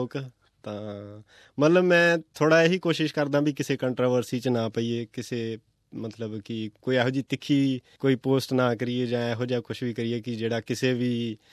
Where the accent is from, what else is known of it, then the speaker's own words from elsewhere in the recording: Punjab, India; ਪੰਜਾਬ 'ਚੋਂ ਵੀਰ ਜੀ ਮੈਂ ਅੰਮ੍ਰਿਤਸਰ ਜ਼ਿਲ੍ਹੇ ਤੋਂ ਬਿਲੋਂਗ ਕਰਦਾ, ਦਮਦਮੀ ਟਕਸਾਲ ਮਹਿਤਾ ਚੌਂਕ, ਉਹਦੇ ਬਸ ਕੋਲ ਹੀ ਪਿੰਡ ਆ ਸਾਡਾ।